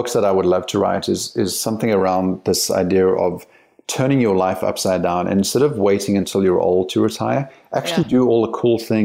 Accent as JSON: {"language": "English", "country": "South Africa", "tie": "born or raised there", "said": "I have a different accent, but I grew up in South Africa."}